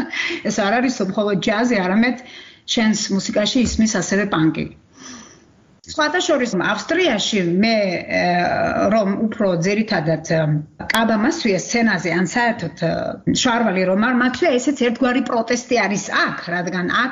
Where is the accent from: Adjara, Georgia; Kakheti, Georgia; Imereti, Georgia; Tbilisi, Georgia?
Kakheti, Georgia; არამედ ჩემს სოფელში, კახეთში, სადაც მე დაიბადე და გავიზარდე.